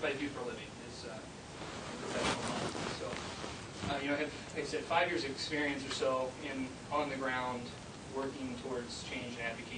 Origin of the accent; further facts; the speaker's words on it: Dayton, Ohio, United States; also born or lived in Alaska; Like I said, I've really tried to focus more on Ohio. This is my home. You know, after I moved back here from Alaska, I decided, you know, this is where I want to be